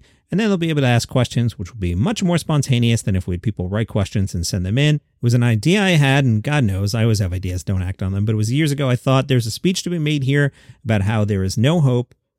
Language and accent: English; Indiana, United States; I do curse in everyday life. I'm from Indiana.